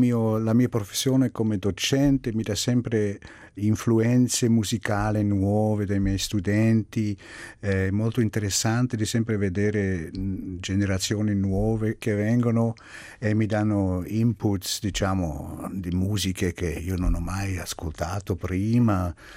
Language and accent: Italian; Zug, Switzerland; io sono cresciuto a Zug, io sono cresciuto nella Svizzera tedesca, allora da bambino parlavo ancora meglio l'italiano. Adesso mi mancano qualche volta le parole.